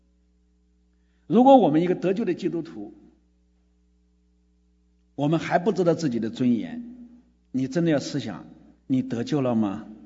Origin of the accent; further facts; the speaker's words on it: China; 比如我们中国人喜欢炒，什么都炒